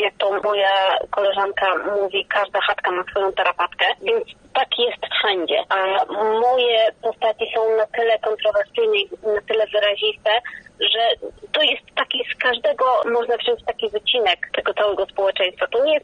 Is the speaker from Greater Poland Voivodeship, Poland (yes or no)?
no; Lower Silesian Voivodeship, Poland; ja pochodzę ze Śląska, ale z Dolnego Śląska, tam para niestety zanikła, ale gdzieś ten język śląski był zawsze w moim otoczeniu.